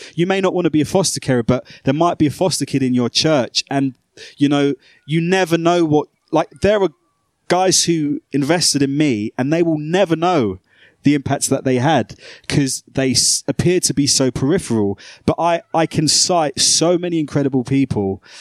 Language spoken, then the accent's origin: English; London, United Kingdom; I sound more like a broadcaster now probably than I did growing up in South London, but I was a foster kid